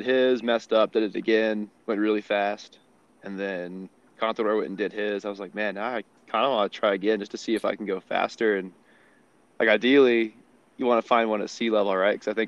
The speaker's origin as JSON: {"language": "English", "town": "Park City", "region": "Utah", "country": "United States", "tie": "born or raised there", "said": "So now I'm living in Heber City, Utah. I grew up in Park City, which is just like 20 minutes away up on kind of the other side of the hill."}